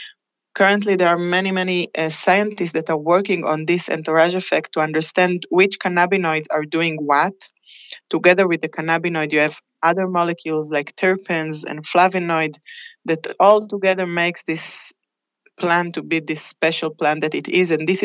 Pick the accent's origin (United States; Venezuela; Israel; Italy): Israel; now in United Kingdom; I am from Israel, but I'm working in the UK with the group.